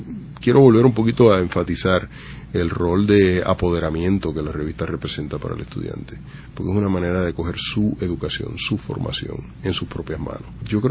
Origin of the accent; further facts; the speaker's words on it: Puerto Rico; Nosotros en Puerto Rico tenemos el código civil español